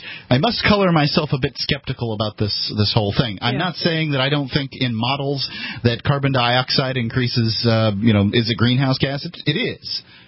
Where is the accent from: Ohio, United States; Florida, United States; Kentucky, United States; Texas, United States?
Florida, United States; Sarasota; I mean, I'm from Sarasota, Florida, and red tide absolutely is occurring on a far more frequent basis than it was